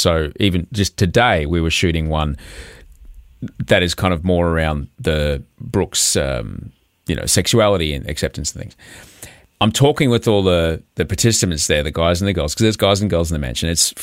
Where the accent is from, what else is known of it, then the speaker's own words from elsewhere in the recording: Brisbane, Queensland, Australia; now in Sydney, Australia; and I come from Brisbane.